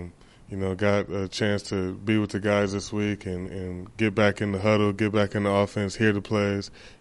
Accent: California, United States; I'm from California, so, you know, I'm going to have some family here tomorrow.

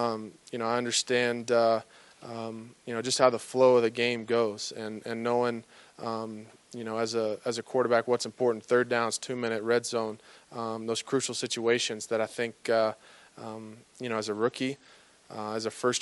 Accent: Texas, United States; Growing up in Texas, you know, you kind of inherited into the Cowboys fans

